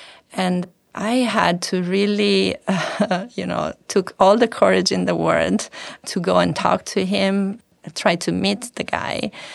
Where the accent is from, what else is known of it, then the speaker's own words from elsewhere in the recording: Italy; English is a second language; So it really gave me this amazing opportunity to realize, I'm coming from Italy. Everybody knows Italy, but it's just a small country in the world, if you think about it.